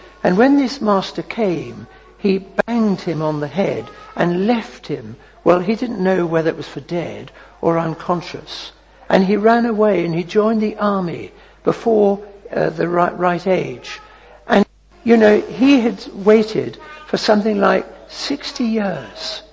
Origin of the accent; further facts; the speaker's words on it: South Africa; I was brought up in South Africa